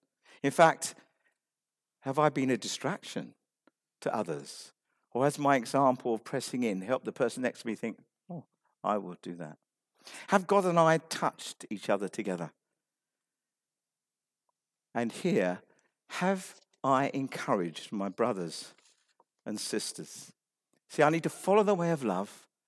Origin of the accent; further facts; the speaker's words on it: United Kingdom; We're British, we don't shout.